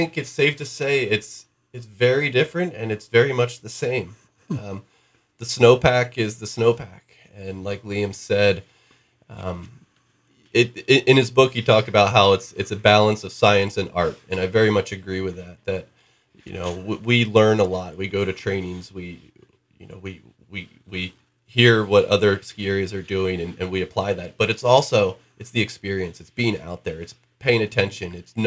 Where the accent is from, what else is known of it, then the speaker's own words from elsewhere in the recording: Delaware, United States; I grew up in North Delaware, which is just south of Philadelphia, so kind of a city kid.